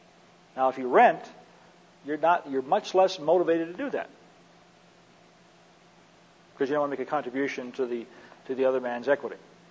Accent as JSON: {"language": "English", "town": "Minneapolis", "region": "Minnesota", "country": "United States", "tie": "born there", "said": "I was born in Minneapolis, you know."}